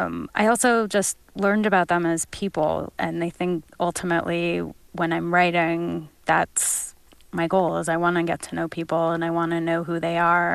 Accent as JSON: {"language": "English", "town": "Oakland", "region": "California", "country": "United States", "tie": "born there", "said": "I was born in Oakland, and it was shocking to see homes in the Bay Area leveled, the ground blackened."}